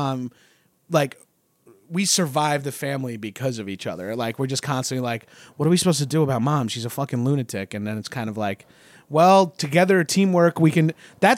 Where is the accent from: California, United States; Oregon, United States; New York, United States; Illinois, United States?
New York, United States; Long Island; I grew up in Long Island, just outside of New York.